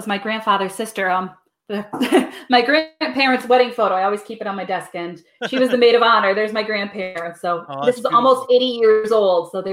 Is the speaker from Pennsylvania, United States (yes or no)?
yes; Pennsylvania, United States; I'm an Italian from Northeastern Pennsylvania.